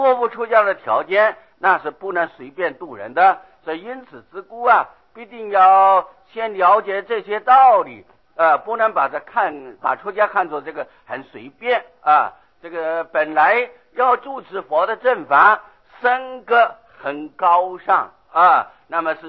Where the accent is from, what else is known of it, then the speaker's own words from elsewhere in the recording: Taiwan; 这中国人尤其我们台湾人的这个错误的观念呢